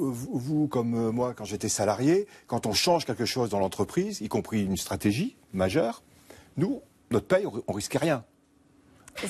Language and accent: French; Bordeaux, Nouvelle-Aquitaine, France; je suis bordelais d'origine